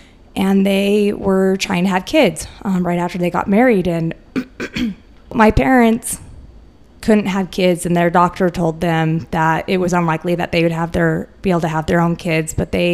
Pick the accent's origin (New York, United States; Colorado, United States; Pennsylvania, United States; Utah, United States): Utah, United States; Fountain Green; I grew up in Fountain Green, and that's still where my parents live.